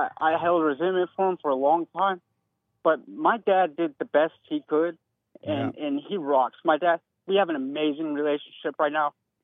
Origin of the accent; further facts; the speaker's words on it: Texas, United States; Honestly, when I was young, I grew up in the South, small town Texas